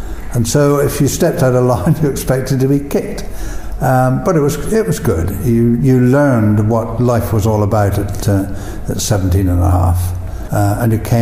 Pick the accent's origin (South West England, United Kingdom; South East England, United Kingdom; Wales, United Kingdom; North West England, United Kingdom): South West England, United Kingdom; Plymouth; born there; now in London, United Kingdom; I was born in Plymouth in 1932, so I'm now 82 years of age, and I've been here now in the Royal Hospital Chelsea since, for 4 years.